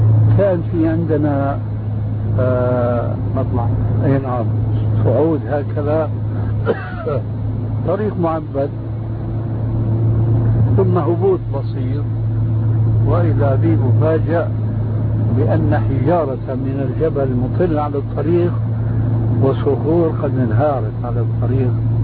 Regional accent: Syria; وأنا أخذ السيارة كما يقولون عندنا بالشام

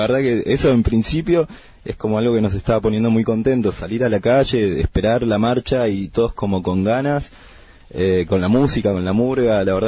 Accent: Bariloche, Río Negro, Argentina; Y yo soy de Bariloche, vecino de Bariloche

